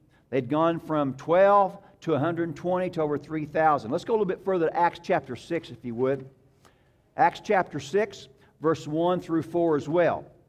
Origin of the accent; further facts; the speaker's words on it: Bone Gap, Illinois, United States; Now, I'm from Bone Gap. It's hard to be sophisticated when you say you're from Bone Gap.